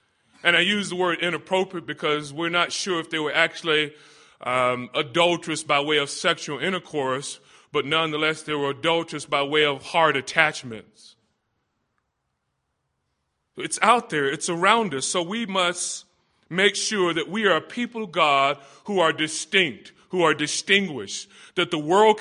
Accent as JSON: {"language": "English", "town": "Los Angeles", "region": "California", "country": "United States", "said": "Now, you know that I'm from the Los Angeles area."}